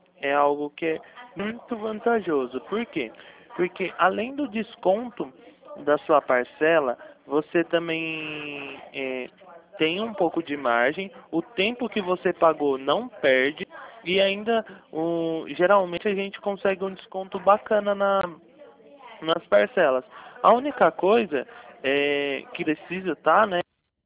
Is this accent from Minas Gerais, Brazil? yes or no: no; São Paulo, Brazil; eu sou do interior de São Paulo, tá?